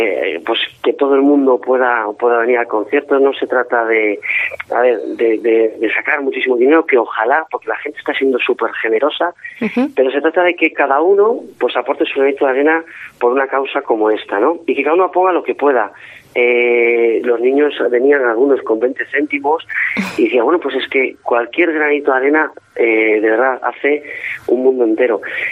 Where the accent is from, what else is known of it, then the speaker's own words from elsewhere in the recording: Vigo, Galicia, Spain; Porque somos artistas de Vigo y alrededores.